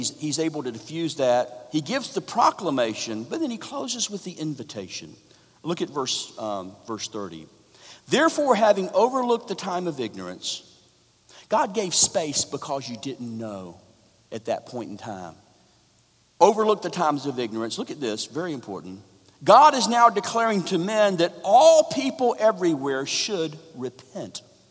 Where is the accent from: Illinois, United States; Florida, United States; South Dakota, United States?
Florida, United States; Jacksonville; now in Texas, United States; I say that as a Floridian myself. I live in Texas now, but I'm from Jacksonville, Florida.